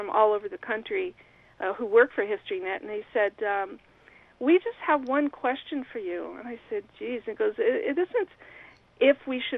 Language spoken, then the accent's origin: English; Las Cruces, New Mexico, United States; I grew up in Las Cruces, you know, down in southern New Mexico.